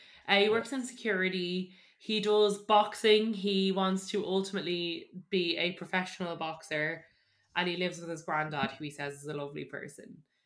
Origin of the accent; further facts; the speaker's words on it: Ireland; I recognise that, you know, we're three Irish podcast hosts and, you know, this is a UK show.